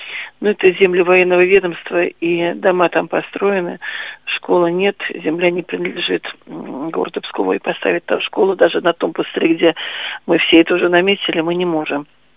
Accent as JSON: {"language": "Russian", "town": "Pskov", "region": "Pskov Oblast", "country": "Russia", "tie": "born or raised there", "said": "гражданин города Пскова. Я псковичка, коренная псковичка, здесь родилась, здесь живу."}